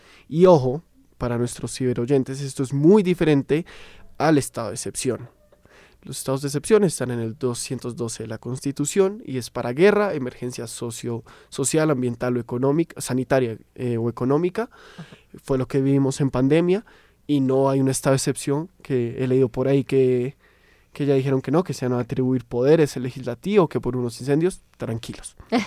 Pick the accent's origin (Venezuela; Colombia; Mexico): Colombia; como buenos colombianos, ya estaremos pensando